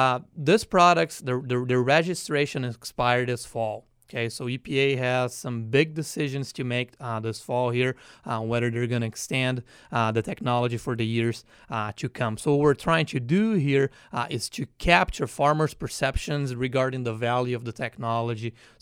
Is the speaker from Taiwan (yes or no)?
no; Brazil; accent: Brazilian; English is a second language; moved away as an adult; now in United States; I come from Brazil. This is where I was born and raised, a small Dutch farming community there. I came to the U.S. in 2009 as an intern.